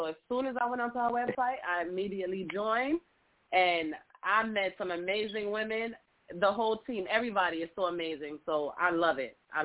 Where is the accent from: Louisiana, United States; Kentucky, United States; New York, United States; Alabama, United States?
New York, United States; Brooklyn; Okay, well, I am from Brooklyn, New York.